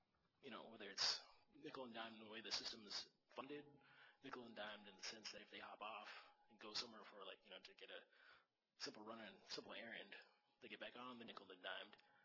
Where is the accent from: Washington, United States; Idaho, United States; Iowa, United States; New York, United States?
Washington, United States; like I know in Seattle, which is, I'm originally from the Washington area